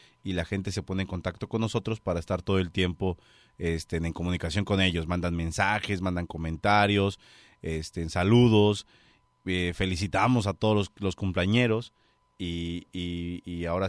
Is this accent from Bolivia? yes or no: no; Mexico; now in United States; me siento 100% orgulloso de mis raíces porque pues por algo soy mexicano, por ahí nací, ahí crecí. Amo mi tierra, amo mi país, amo la experiencia y la esencia que puede tener. En Estados Unidos me han cobijado bastante bien, me siento muy a gusto, me siento muy confortable